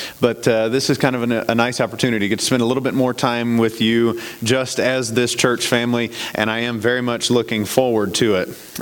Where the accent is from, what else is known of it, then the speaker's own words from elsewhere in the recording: Nashville, Tennessee, United States; I was blown away by this because I'm from Nashville. No one says this in Nashville.